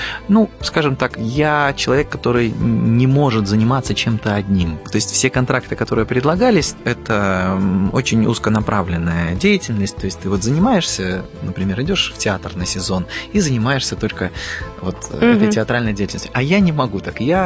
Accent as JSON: {"language": "Russian", "town": "Mogilev", "region": "Mogilev Region", "country": "Belarus", "tie": "born or raised there", "also_born_or_lived": "Minsk", "moved": "as an adult", "lives_now": "Moscow, Russia", "said": "Я родился в Беларуси, в городе Могилеве. До 18 лет я вот рос и учился в городе Могилеве, а потом уже переехал, поступил в консерваторию в город Минск. И прожил там 12 лет. Вот, а сейчас уже около 4 лет живу в Москве."}